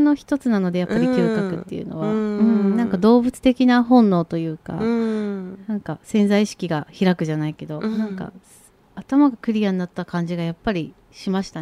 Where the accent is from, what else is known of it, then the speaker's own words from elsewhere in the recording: Hiroshima, Japan; now in Tokyo, Japan; そうですね、出身は広島なんですけれど、うん、ちょっと母も離婚したり、うん、いろいろな関係で今東京に一人で仕事をしているので